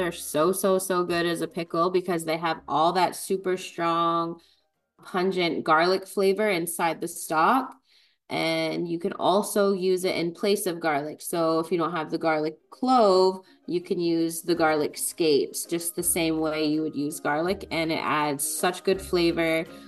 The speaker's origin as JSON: {"language": "English", "town": "Six Nations of the Grand River", "region": "Ontario", "country": "Canada", "said": "I'm Mohawk from Six Nations of the Grand River, a chef and entrepreneur"}